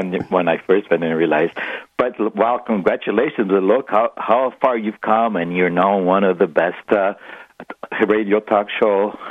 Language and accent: English; Canada; from Canada